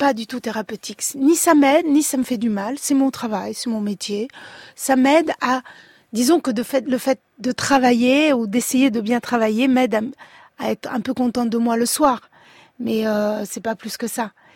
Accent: Italy; first language Italian; French is a second language; Ma langue, c'est l'italien. Je suis italienne et de enfance italienne.

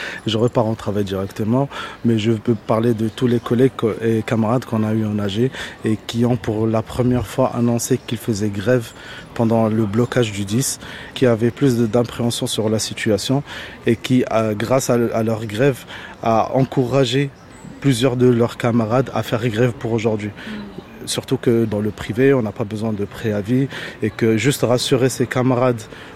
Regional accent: Morocco; moved away as an adult; now in France; Je suis marocain, ça fait à peu près 13 ans que je suis en France sans papier, depuis 11 ans ici en France.

